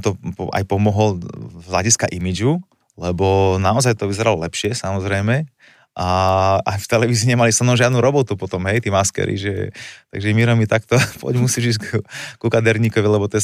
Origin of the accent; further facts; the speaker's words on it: Žilina, Žilina Region, Slovakia; Lebo ja som bol zo Žiliny